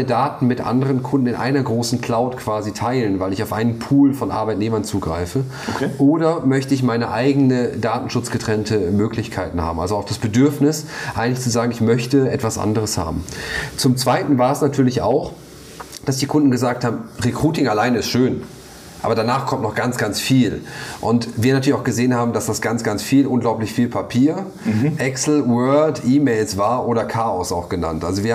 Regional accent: Switzerland; als Schweizer

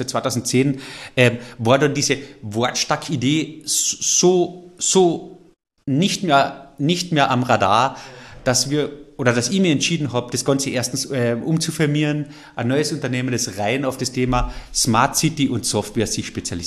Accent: Carinthia, Austria; Und an dem müssen wir arbeiten als Kärntner.

